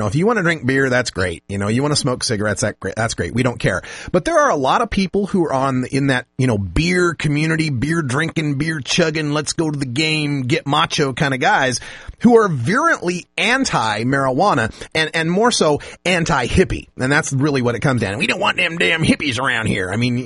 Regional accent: Idaho, United States; This type of cowboy mentality, I grew up around this in Idaho

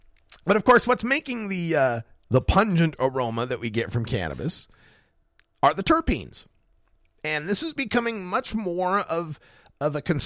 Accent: Nampa, Idaho, United States; I recall that I grew up in Nampa, Idaho, on the north side of town

